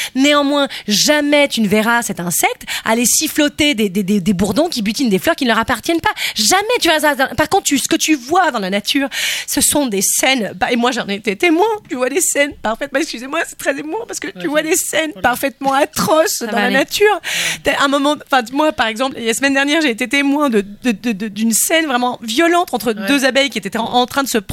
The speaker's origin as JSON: {"language": "French", "country": "Belgium", "said": "Enfin moi en tant que Belge, la pression, j'adore ça."}